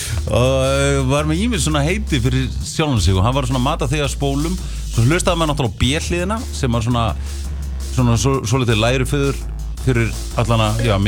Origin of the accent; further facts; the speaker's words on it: Kópavogur, Capital Region, Iceland; ég og Addi við allast upp í Kópavoginum og við vorum alltaf að hlusta á hardcore og hérna rave danstólest svona early 90s.